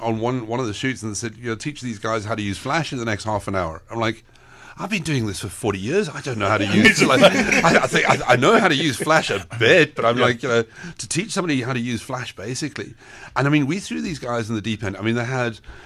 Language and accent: English; England, United Kingdom; I am English.